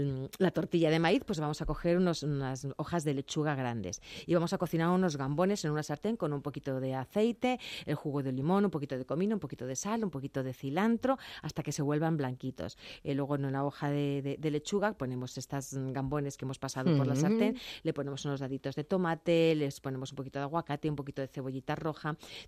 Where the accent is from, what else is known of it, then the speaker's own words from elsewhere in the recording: Madrid, Community of Madrid, Spain; yo soy muy madrileña